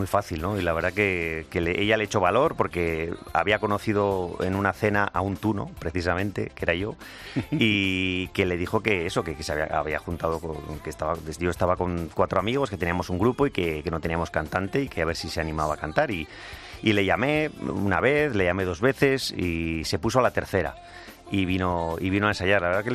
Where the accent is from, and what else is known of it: San Sebastián, Basque Country, Spain